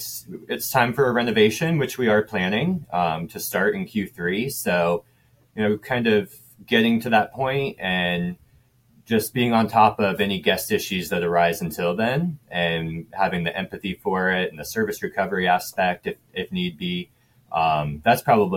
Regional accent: Ohio, United States; also born or lived in Tampa; I'm not. I actually grew up in Ohio, rural Ohio. Not even really any hotels where I grew up. So. But I moved down to Tampa for a while

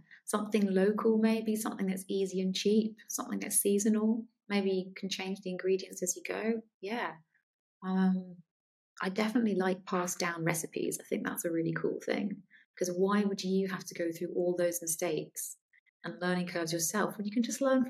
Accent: England, United Kingdom; accent: English; But with my English accent.

